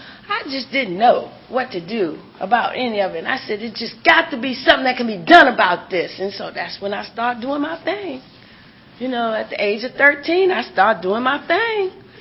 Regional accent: Buffalo, New York, United States; and I'm from Buffalo, New York, and people tease me real bad, you know.

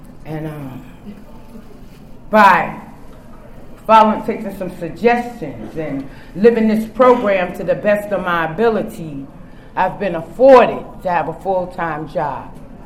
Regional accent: Harlem, New York, United States; I'm from Harlem, New York. Is New York in the house? Shout out to New York.

